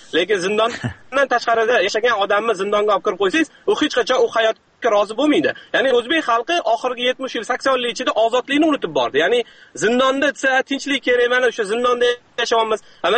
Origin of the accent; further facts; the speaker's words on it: Tashkent, Uzbekistan; men o'zim Toshkentlikman